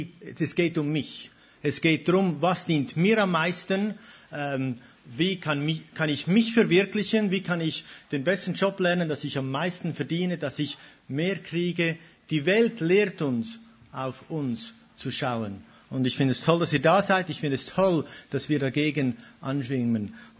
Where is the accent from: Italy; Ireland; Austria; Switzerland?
Switzerland; Ich bin Schweizer, also hin und wieder kommt da grammatikalisch etwas Interessantes raus.